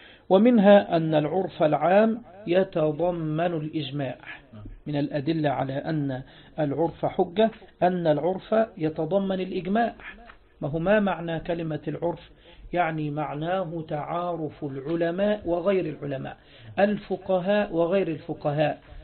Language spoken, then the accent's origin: Arabic; Egypt; يعني عندنا في مصر مثلا يسمون المهر هو القائمة